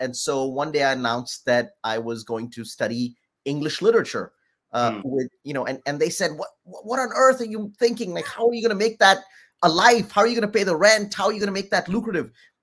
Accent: New Delhi, Delhi, India; also born or lived in other countries; My long ago youth was spent partly in New Delhi. I was born in India, in New Delhi, and partly in a lot of other countries. My father worked for the Foreign Service. He was posted to consulates around the world. So I spent part of my childhood in India

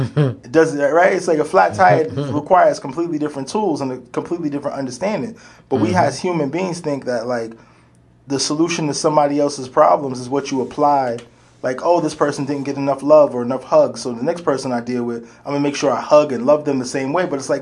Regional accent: Brooklyn, New York, United States; when I was a kid growing up in Brooklyn, I could have a dollar and go ham in the corner store on some snacks.

